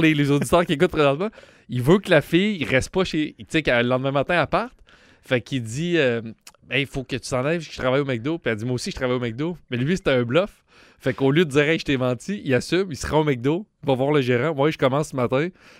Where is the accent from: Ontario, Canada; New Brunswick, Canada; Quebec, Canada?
Quebec, Canada; Quebec City; J'ai toujours tenu à faire ça parce que je viens de Québec puis c'est ma salle préférée.